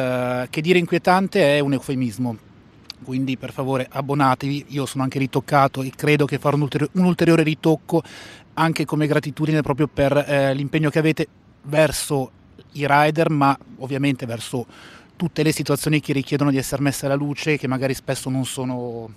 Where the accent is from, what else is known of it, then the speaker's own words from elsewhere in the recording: Milan, Lombardy, Italy; io da milanese, anche grazie a mia madre l'ascolto da tipo 35 anni